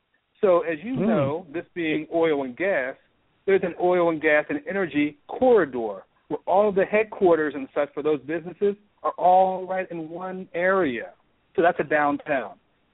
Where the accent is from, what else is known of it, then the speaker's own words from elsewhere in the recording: New Jersey, United States; now in Texas, United States; I moved here from New Jersey. New Jersey is an entirely different culture than Texas, right?